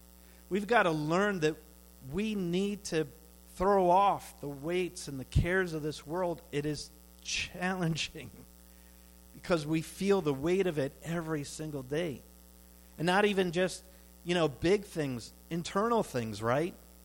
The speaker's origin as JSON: {"language": "English", "region": "Minnesota", "country": "United States", "tie": "born or raised there", "lives_now": "New York City, United States", "said": "I was born and raised in Minnesota. I never thought that I would be pastoring in New York City."}